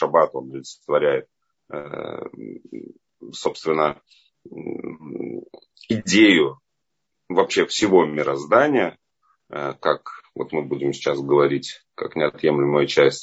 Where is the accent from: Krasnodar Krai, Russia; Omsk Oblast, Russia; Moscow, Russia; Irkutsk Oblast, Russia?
Moscow, Russia; Я живу в Москве большую часть своей жизни. Я родился в Москве. Я учился тоже большую часть в Москве, но немножко учился тоже в Израиле, немножко учился в Америке.